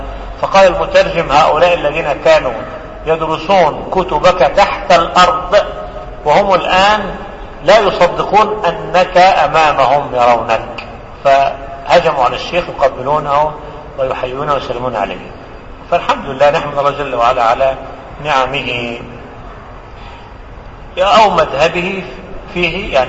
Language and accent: Arabic; Egypt; بل عندنا في مصر بلد المطابع